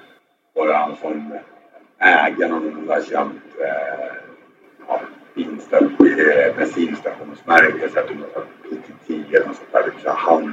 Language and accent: Swedish; Sweden; now in Thailand; Vi tränar inte på månaderna som man gör hemma i Sverige